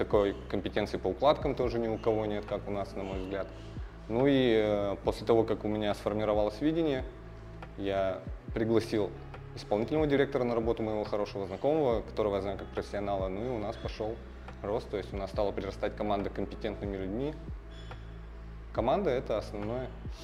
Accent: Izhevsk, Udmurtia, Russia; born there; Я родился в Ижевске в 89 году.

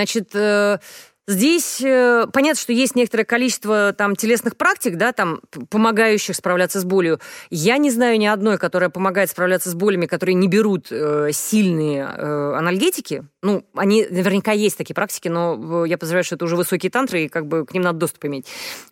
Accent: Moscow, Russia; я москвичка … москвичка

